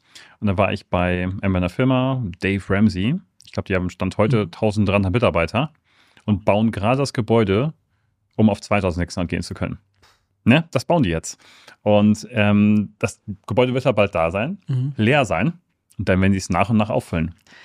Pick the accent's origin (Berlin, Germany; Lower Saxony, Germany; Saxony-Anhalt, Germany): Lower Saxony, Germany; Ich komme aus NRW, ich komme aus Niedersachsen.